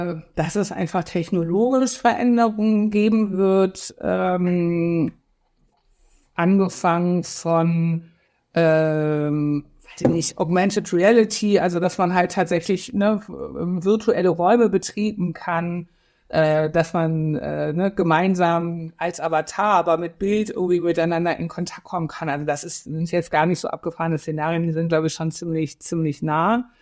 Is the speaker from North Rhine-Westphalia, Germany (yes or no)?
yes; Cologne, North Rhine-Westphalia, Germany; ich komme aus Köln